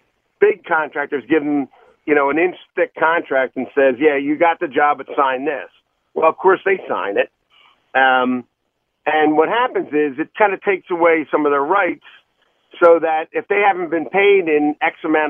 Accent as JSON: {"language": "English", "town": "Philadelphia", "region": "Pennsylvania", "country": "United States", "tie": "born or raised there", "said": "I'm a product of the middle class. I grew up in the Oxford Circle, you know, two hardworking parents sent us to Catholic school and to college"}